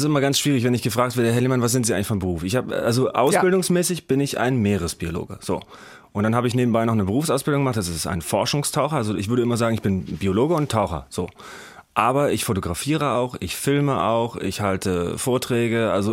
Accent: Thuringia, Germany; now in Schleswig-Holstein, Germany; Ich bin ja gar nicht aus Hessen. Ich komme ja eigentlich aus Thüringen und lebe in Schleswig-Holstein.

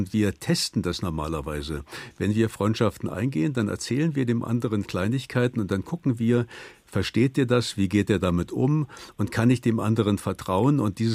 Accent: Germany; Na, zunächst einmal sind wir als Deutsche wenig konfliktfähig.

